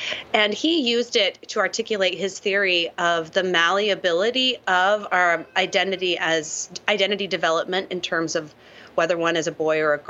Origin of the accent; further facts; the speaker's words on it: Intermountain West, United States; I was raised evangelical, and I grew up in the Intermountain West, and I had a pretty typical evangelical upbringing